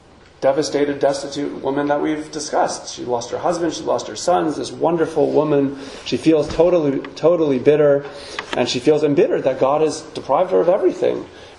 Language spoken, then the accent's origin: English; New York, United States; So again, being a New Yorker, I cannot help but realize